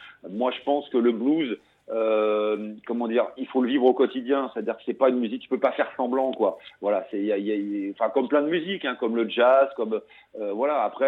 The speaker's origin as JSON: {"language": "French", "town": "Paris", "region": "Île-de-France", "country": "France", "tie": "born or raised there", "said": "moi je suis né à Paris, je suis un vrai petit parisien, donc c'est du blues blanc, du blues urbain, parce que j'ai toujours vécu à la ville, à Paris"}